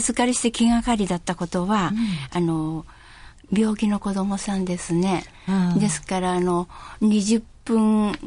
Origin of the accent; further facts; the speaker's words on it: Nagano, Japan; moved away as an adult; 私は長野県に生まれました